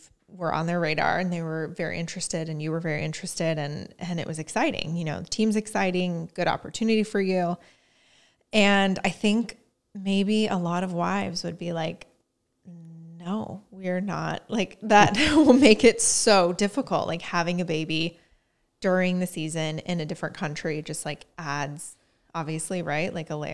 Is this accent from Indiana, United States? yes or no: yes; Indiana, United States; Like my hometown, obviously you grow up somewhere and you don't travel a lot. Like in the Midwest, like you hop in the car and like drive to an amusement park and that's your vacation